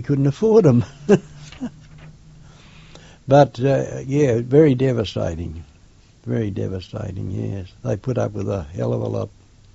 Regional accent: Bayswater, Australia; Where I grew up in Bayswater, we had Italians and Croats and Russians

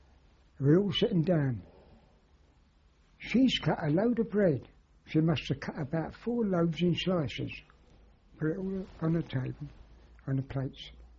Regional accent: London, United Kingdom; I know we're from London, but you're from here.

